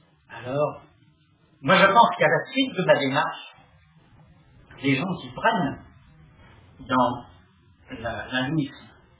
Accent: France; Je suis français. La culture fondamentale de mon pays depuis près de 2000 ans, c'est le christianisme.

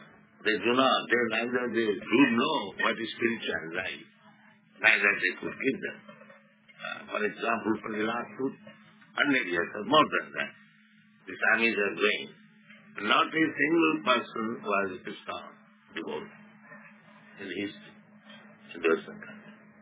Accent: India; Therefore, I am an Indian, poor Indian.

